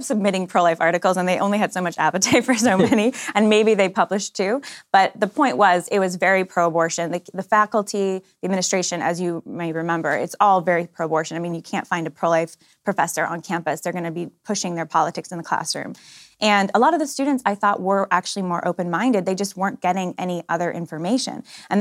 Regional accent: California, United States; I'm from the Bay Area, California, one of eight kids and oldest of five of them, so the third oldest. And just growing up in that kind of a household, life was very precious, seen as a gift.

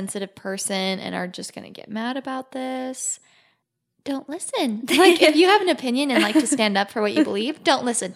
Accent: Arizona, United States; we are from Arizona, which is the towns we grew up in are pretty Mormon.

